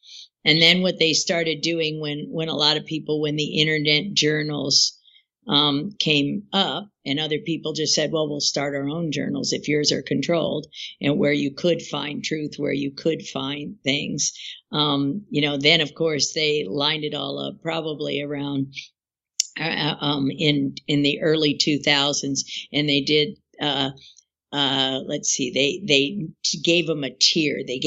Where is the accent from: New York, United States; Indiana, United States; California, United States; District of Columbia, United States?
District of Columbia, United States; Washington; I grew up in Washington, D.C., and I never heard about any of these conspiracy theories.